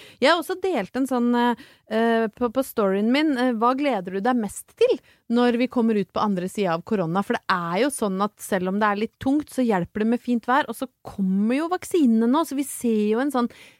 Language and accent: Norwegian; Brøttum, Innlandet, Norway; når jeg vokste opp på Brøttum